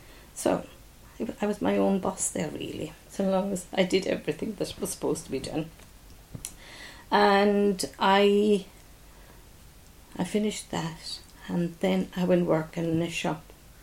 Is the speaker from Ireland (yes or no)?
yes; Arda, Munster, Ireland; born there; I was born in Ireland, in Arda, County Limerick.